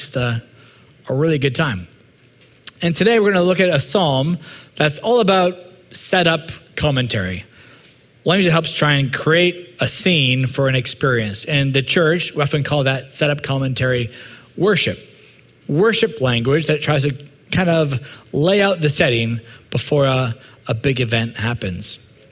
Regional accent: Calgary, Alberta, Canada; When I was growing up in Calgary, my buddies and I would hang out on these elementary school playgrounds

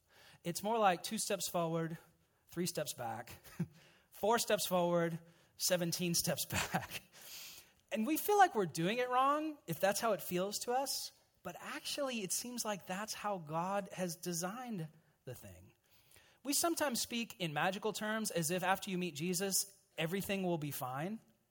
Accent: United States; So as an American, I'm still getting to know your country, Canada.

